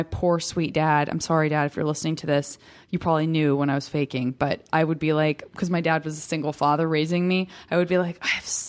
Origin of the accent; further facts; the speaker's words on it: Idaho, United States; Like, listen, I'm from Idaho